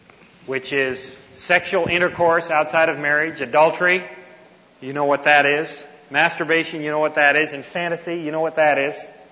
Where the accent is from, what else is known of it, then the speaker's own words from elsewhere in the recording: Toronto, Ontario, Canada; in my hometown in Toronto, Ontario